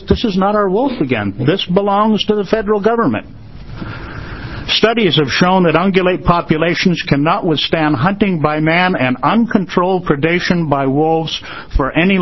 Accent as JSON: {"language": "English", "town": "Lapine", "region": "Oregon", "country": "United States", "said": "I'm from Lapine, Oregon."}